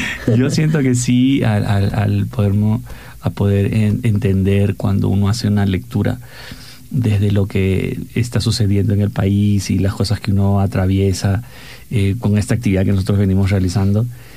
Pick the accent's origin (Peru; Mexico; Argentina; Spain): Peru; now in La Paz, Bolivia; He nacido en Perú, pero me siento boliviano. Llevo aquí desde el año 95, que con mis padres llegamos a La Paz